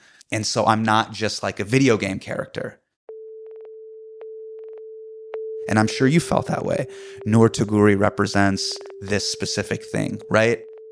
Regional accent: Davis, California, United States; also born or lived in Sacramento; So there's times where like everybody knows me. I grew up in Davis. I grew up in Sacramento. Everybody knows me as just like the skinny, Desi kid from the Masjid, right?

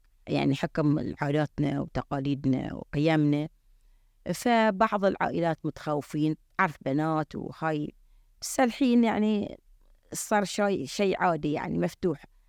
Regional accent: Bahrain; لأن الرياضة النسائية ما في حتى إحنا عندنا في البحرين ما في

